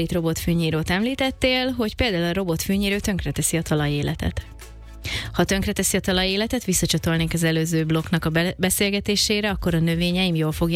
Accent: Budapest, Hungary; nekünk már a 16. kerületben Sashalmon nőttem föl

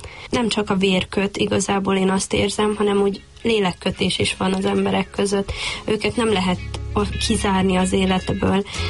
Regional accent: Zakarpattia Oblast, Ukraine; now in Hungary; Mivel Kárpátaljáról származom, ezért elmondhatom azt is magamról, hogy nagy távok is voltak családtagok között

